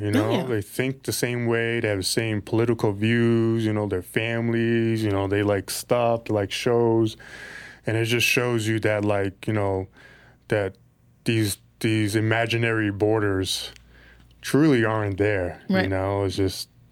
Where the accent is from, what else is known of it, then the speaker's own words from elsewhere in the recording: Bronx, New York, United States; now in Florida, United States; I mean, I'm a kid from the Bronx, so I mean, coming out the city and just I was stationed in North Carolina, so just that was new to me, to be in the South, you know?